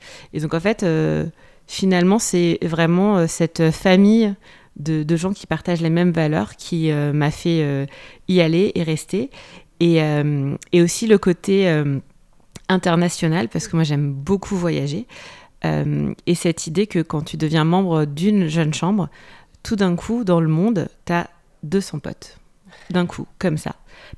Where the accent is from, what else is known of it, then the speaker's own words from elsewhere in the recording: Paris, Île-de-France, France; now in Montpellier, France; moi, je ne viens pas du Canada, mais je viens de Paris. Et quand je suis arrivée à Montpellier, en fait, je ne connaissais personne et je n'avais pas d'amis à Montpellier.